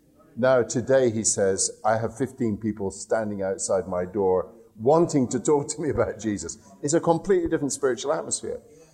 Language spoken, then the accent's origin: English; India; born there; I was born in India